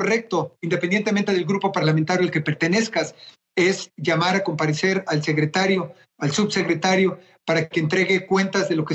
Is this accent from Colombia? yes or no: no; Mexico; yo, como muchos mexicanos, millones de mexicanos